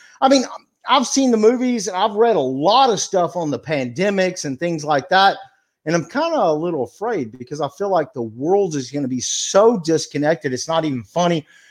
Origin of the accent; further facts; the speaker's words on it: Texas, United States; I was born and raised here in Texas, and Texas, there's a lot of pride in the shaking of the hands thing, right?